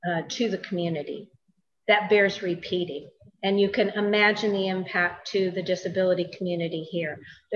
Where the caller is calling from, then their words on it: Medford, Oregon, United States; I do just want to preface this by saying I am speaking now from Medford, Oregon.